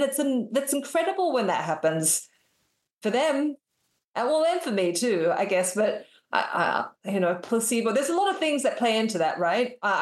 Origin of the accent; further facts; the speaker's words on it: Western Australia, Australia; because I'm from Western Australia.